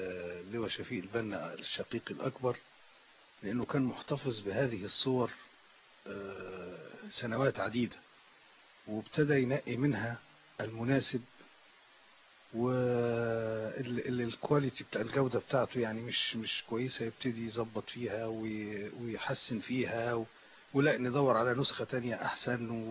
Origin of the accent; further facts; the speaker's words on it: Cairo, Cairo Governorate, Egypt; لكن احنا اتربينا في القاهره